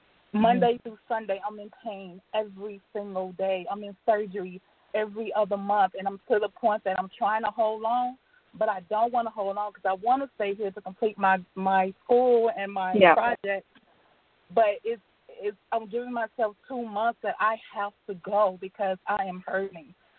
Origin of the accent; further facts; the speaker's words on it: Atlanta, Georgia, United States; I'm from Atlanta, Georgia.